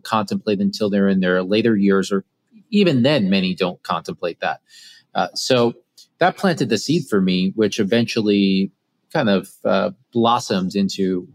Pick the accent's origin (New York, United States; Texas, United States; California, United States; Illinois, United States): New York, United States; now in South Florida, United States; No, I'm in South Florida, not too far from Miami, though I'm originally a New Yorker my whole life, but during COVID, I came down.